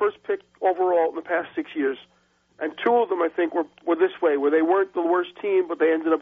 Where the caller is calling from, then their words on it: Buffalo, New York, United States; I'm calling from Buffalo, New York.